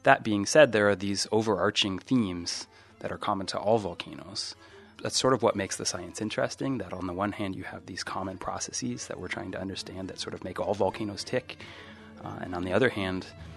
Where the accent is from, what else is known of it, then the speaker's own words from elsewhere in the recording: New Mexico, United States; now in Eugene, United States; I grew up in New Mexico, but now live in Eugene.